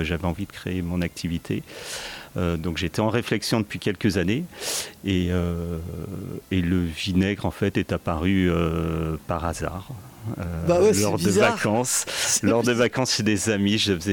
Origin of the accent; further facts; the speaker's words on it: Lyon, Auvergne-Rhône-Alpes, France; Avant, je travaillais à Lyon. Moi, je suis lyonnais.